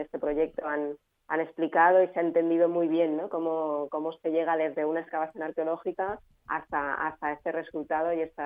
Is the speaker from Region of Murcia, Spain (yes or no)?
no; Madrid, Community of Madrid, Spain; now in Ibiza, Spain; Jo soy de Madrid.